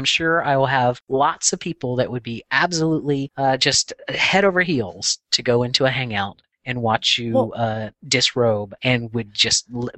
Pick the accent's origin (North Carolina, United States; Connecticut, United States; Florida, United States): Florida, United States; I'm from Florida. We're never out of season on flip-flops.